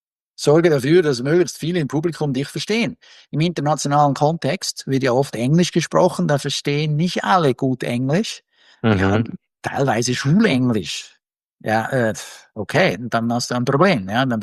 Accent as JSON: {"language": "German", "region": "Bern", "country": "Switzerland", "said": "Insbesondere als ein Schweizer, insbesondere als einer, der aus Bern kommt."}